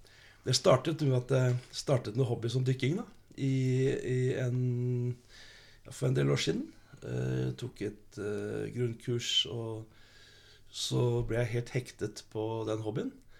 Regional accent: Bærum, Akershus, Norway; also born or lived in Stavanger; Jeg er stolt av å være fra Bærum. Selv om jeg er født i Stavanger, men jeg har aldri bodd i Stavanger. Så det var vel heller det at min mor er fra Stavanger, og hun valgte å være der på slutten av svangerskapet.

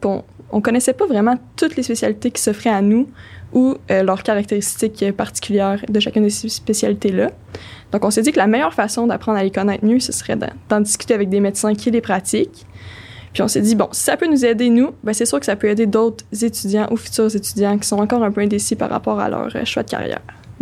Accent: Quebec, Canada; now in Montreal, Canada; Je viens de l'Abitibi-Témiscamingue.

